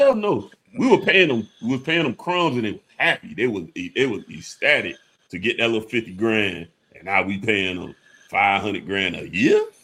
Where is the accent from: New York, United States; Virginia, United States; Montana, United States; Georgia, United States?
Georgia, United States; Savannah; You know, I'm from Savannah, bro. It's one of the more humid areas in the country as well. Man, you can't go out on a good Savannah night in the summertime, bro.